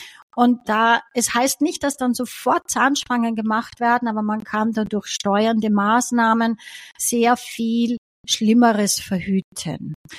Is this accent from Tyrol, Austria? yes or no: no; Styria, Austria; Ich bin aus der Steiermark